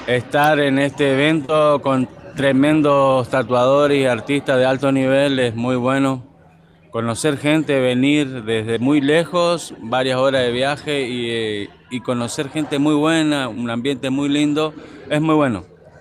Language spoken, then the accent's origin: Spanish; Bella Vista, Corrientes, Argentina; yo soy de Bellavista Corrientes